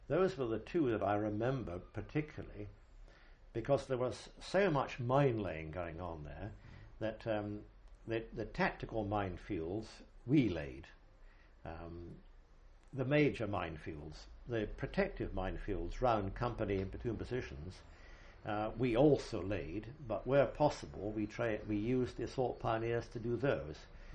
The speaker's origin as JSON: {"language": "English", "region": "Scotland", "country": "United Kingdom", "said": "As a Scotsman, which is a slight digression, I find it very much easier, because"}